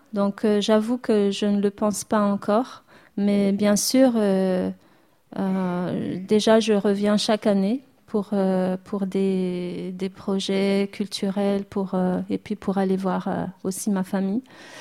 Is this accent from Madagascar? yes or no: yes; Madagascar; moved away as an adult; now in France; J'ai quitté Madagascar à l'âge de 19 ans, de 19-20 ans. Et ce chemin, en fait, ça s'est imposé effectivement une fois que j'étais éloignée de ma terre, hein, on va dire. Et c'est en France que je suis revenue à la source, en fait.